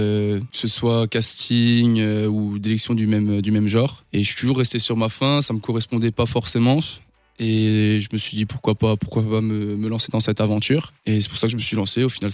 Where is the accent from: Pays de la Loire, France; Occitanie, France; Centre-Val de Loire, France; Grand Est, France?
Grand Est, France; Saverne; born there; Je suis né en Alsace, donc je suis né à Saverne.